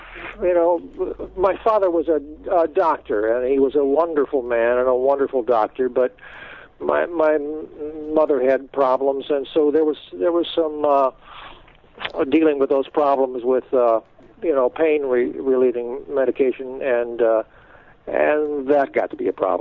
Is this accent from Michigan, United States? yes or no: yes; Michigan, United States; also born or lived in New York; Well, I came from Michigan, and then I spent 10 years in New York being an actor or being a night clerk and being an actor